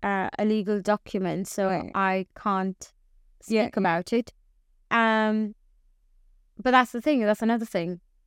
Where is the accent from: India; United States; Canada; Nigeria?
India; Mumbai, Maharashtra; growing up in India, in Mumbai, colorism was always there.